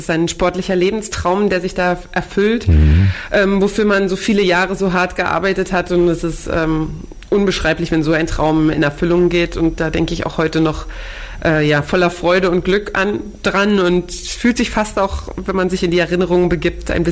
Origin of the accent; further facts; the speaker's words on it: Potsdam, Brandenburg, Germany; Ja, ein Urgestein von Geburt an bis heute.